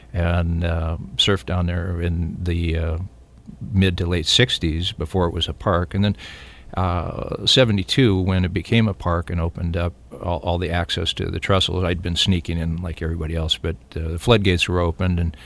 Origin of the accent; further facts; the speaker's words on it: Anaheim, California, United States; also born or lived in Colorado Springs; I grew up around Anaheim, went to school in the little town of Placentia. Was Orange Groves when I moved there.